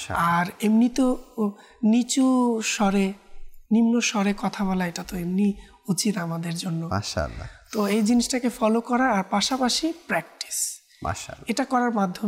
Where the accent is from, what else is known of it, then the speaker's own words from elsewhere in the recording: Dhaka, Dhaka Division, Bangladesh; also born or lived in Bagerhat / Khulna; তো সেখানে আমার গ্রামের বাড়ি, কিন্তু আমার যখন ছোট, যেহেতু আমার আব্বু বদলি হতেন চাকরি জীবনে, তো খুলনার পর থেকে ঢাকায় বদলি হওয়ার পর থেকেই ছোটবেলা থেকে ঢাকাতে বেড়ে ওঠা এবং এখন পর্যন্ত ঢাকায়।